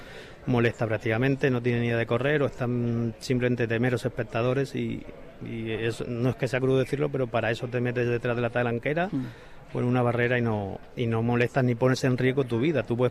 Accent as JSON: {"language": "Spanish", "town": "Liétor", "region": "Castilla-La Mancha", "country": "Spain", "tie": "born or raised there", "said": "en mi casa, en mi pueblo, en Liétor y donde sea"}